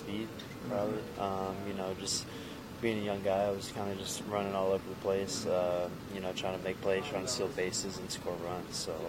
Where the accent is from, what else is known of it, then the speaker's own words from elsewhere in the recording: Atlanta, Georgia, United States; now in Detroit, United States; I'm from outside of Atlanta, Georgia.